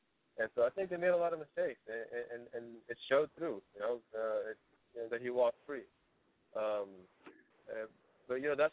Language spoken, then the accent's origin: English; United States; as an American, I love our Constitution.